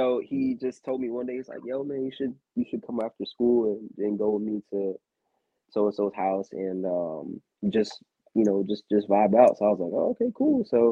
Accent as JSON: {"language": "English", "town": "St. Petersburg", "region": "Florida", "country": "United States", "said": "I'm from St. Petersburg, Florida. Shout out to the bird."}